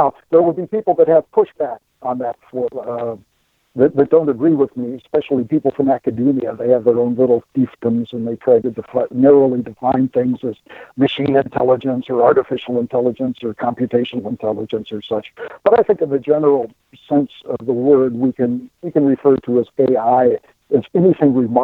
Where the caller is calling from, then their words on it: Waco, Texas, United States; I'm calling you from beautiful downtown Waco, Texas.